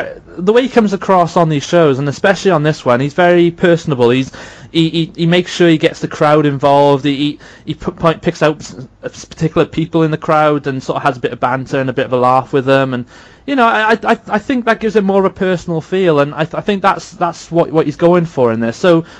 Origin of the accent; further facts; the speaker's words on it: United Kingdom; So we're going to break from tradition because we are British and we do things our own way.